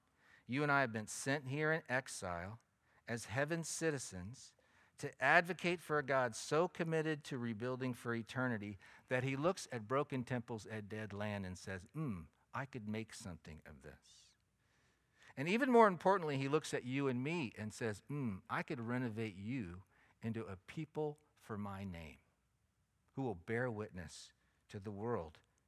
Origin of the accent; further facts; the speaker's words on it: Washington, District of Columbia, United States; born there; I was born in Washington, D.C.